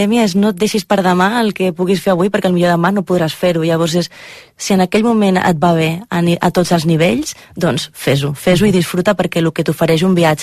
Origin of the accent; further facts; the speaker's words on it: Barcelona, Catalonia, Spain; nosaltres som de Barcelona, de Catalunya